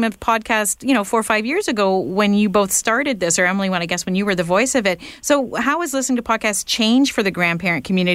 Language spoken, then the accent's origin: English; Canada; you guys challenged me so much about being a Canadian